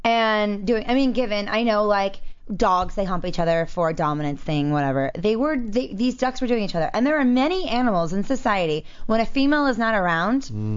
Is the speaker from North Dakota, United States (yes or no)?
no; Maryland, United States; And I'm not used to that because I grew up in Maryland